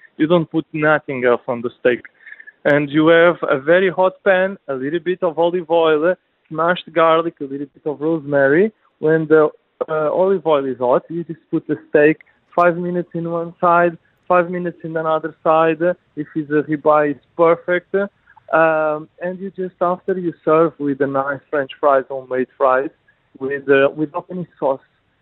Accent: Lisbon, Portugal; English is a second language; Well, I grew up in Lisbon.

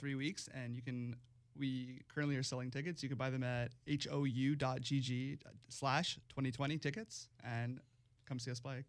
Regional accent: Manhattan, New York, United States; Yeah, from Manhattan.

